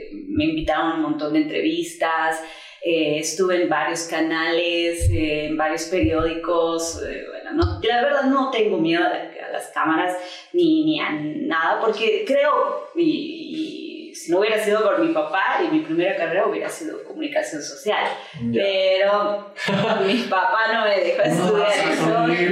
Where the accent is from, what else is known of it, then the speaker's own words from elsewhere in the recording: Villazón, Potosí, Bolivia; yo soy de Villazón, eso es frontera.